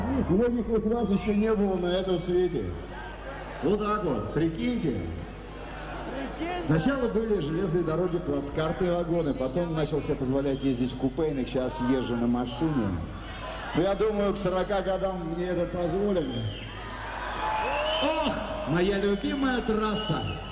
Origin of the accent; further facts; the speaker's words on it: Moscow, Russia; Хотя я москвич. Я москвич.